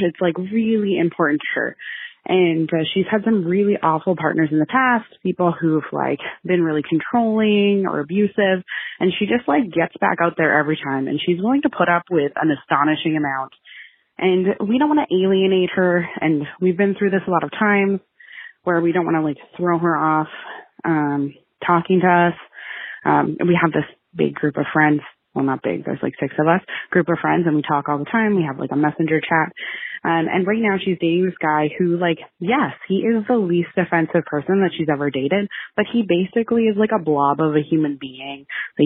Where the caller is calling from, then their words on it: Canada; I'm calling you from Canada.